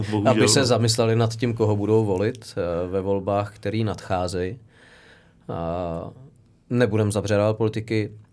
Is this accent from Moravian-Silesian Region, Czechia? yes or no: no; Karlovy Vary Region, Czechia; also born or lived in Prague; Ne, já jsem se narodil v Praze, ale pak nás přestěhovali do toho pekla kousíček od Karlových Varů.